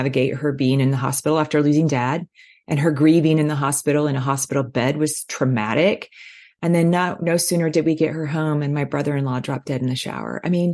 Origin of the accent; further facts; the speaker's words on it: Midwest, United States; I'm from the Midwest. We didn't know what those words were